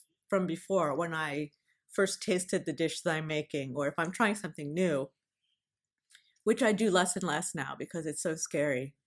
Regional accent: New Castle, Pennsylvania, United States; Because I grew up in Newcastle, as you know, which is outside of Pittsburgh. It's in the middle of nowhere, and there are very few Asians.

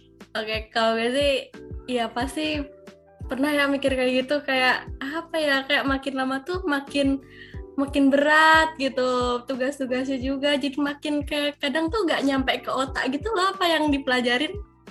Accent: Yogyakarta, Special Region of Yogyakarta, Indonesia; dari Jogja, dari AI 20.

